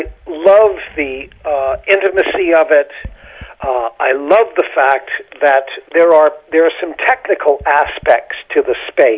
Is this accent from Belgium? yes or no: no; North Carolina, United States; also born or lived in Boston; Well, I came from North Carolina. I was born in Boston.